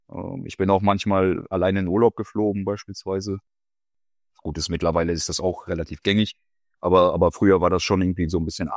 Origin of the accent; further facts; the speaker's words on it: North Rhine-Westphalia, Germany; ursprünglich aufgewachsen bin ich in Münsterland, im Kreis Steinfurt. Vielleicht sagt das dem einen oder anderen, was ist eher eine kleinere, ländlichere Umgebung. Genau, und irgendwann sind wir dann nach Ostwestfalen umgezogen. Also ich bin so ein klassischer NRW-Mensch.